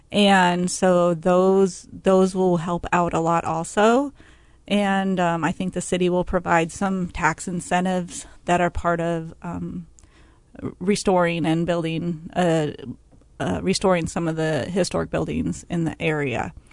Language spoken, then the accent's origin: English; Ames, Iowa, United States; I grew up in Ames, Iowa, so he would take me to, like, the Nutcracker when I was little.